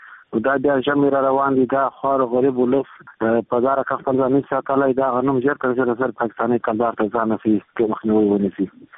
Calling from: Helmand, Afghanistan; زه د هلمند ولایت اوسېدونکی یم.

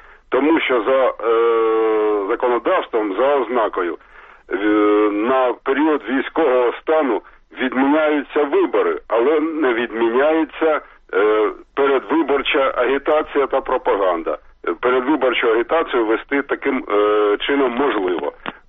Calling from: Kharkiv, Kharkiv Oblast, Ukraine; я з Харкова.

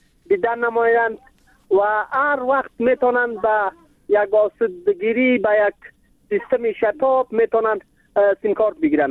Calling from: Wardak, Afghanistan; در ولایت ما که زندگی میکنم، در ولایت وردک

